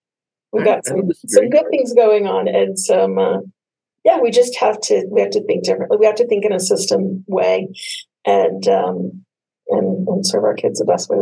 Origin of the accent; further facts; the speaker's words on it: Colorado, United States; also born or lived in Lincoln; so, I grew up in Colorado, but I went to UNL and I lived in Lincoln for about 15 years.